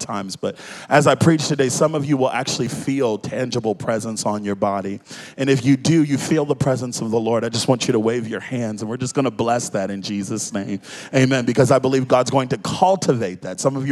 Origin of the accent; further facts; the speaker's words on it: Baltimore, Maryland, United States; I'm from Baltimore, so I like people to, you know, we're a little more rowdy.